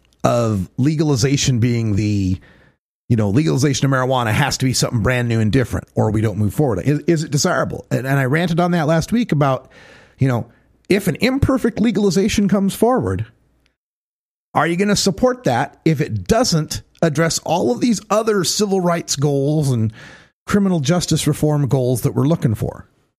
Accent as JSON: {"language": "English", "region": "Idaho", "country": "United States", "tie": "born or raised there", "said": "like, my life's dream is to see my home state of Idaho finally be legal, right?"}